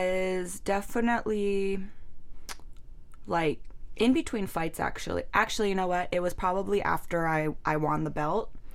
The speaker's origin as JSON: {"language": "English", "region": "Hawaii", "country": "United States", "tie": "born or raised there", "said": "I knew it was going to be even crazier because it's Hawaii, it's my hometown."}